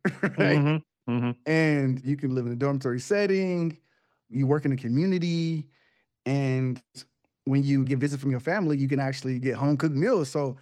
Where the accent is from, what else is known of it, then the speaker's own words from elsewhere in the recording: California, United States; I grew up in the San Fernando Valley. I'm a city kid